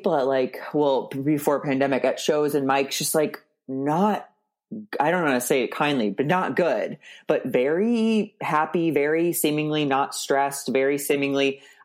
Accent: Missouri, United States; I mean, I was raised Catholic. That did a number on me. I was raised in Missouri. That did a number on me.

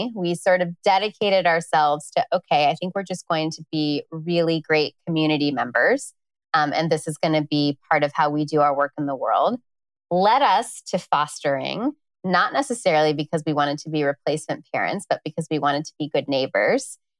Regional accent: Midwest, United States; So I grew up in the American Midwest on white bread and Jesus. I was Catholic. I was kind of steeped in a lot of the messages that a young Catholic girl gets.

